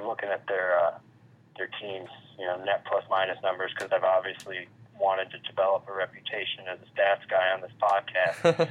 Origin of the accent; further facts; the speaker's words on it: Phoenix, Arizona, United States; I am from Phoenix and grew up a Suns fan, and I am inclined to root for teams from there.